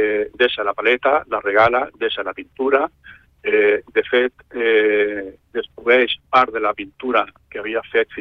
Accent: Canary Islands, Spain; now in Barcelona, Spain; jo soc de Gran Canària, però estic aquí a Barcelona des de fa molts anys

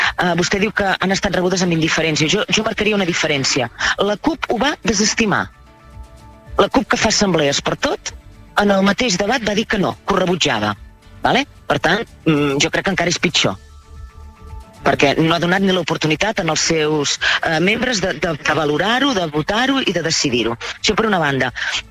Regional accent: Catalonia, Spain; som els catalans que volem el dret d'autodeterminació

